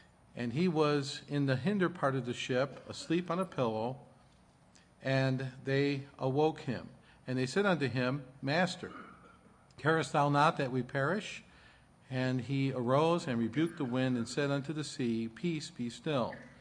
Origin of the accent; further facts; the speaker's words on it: Detroit, Michigan, United States; As you know, I'm from the Detroit area. Troy is just north of Detroit.